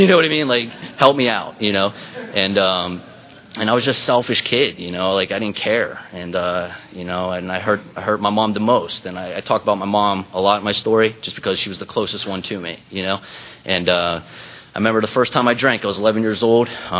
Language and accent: English; Pittsburgh, Pennsylvania, United States; I'm originally from Pittsburgh